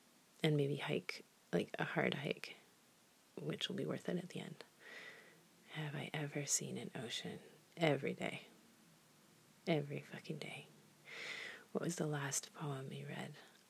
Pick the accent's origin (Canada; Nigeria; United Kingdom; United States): Canada; Vancouver, British Columbia; And if you're gonna come hang out in my hometown, you know, coastal people, we got this problem. So be like, oh, go look at the beach. It's a real nice beach. Look, here's some rocks. Oh, some trees. So I have a lot of rocks and trees and ocean. Vancouver is my hometown.